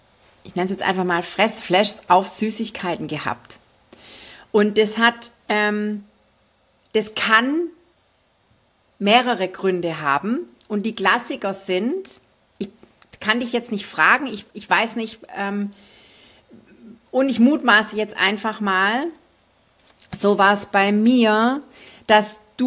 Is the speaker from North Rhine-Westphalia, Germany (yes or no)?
no; Baden-Württemberg, Germany; ich als Schwabe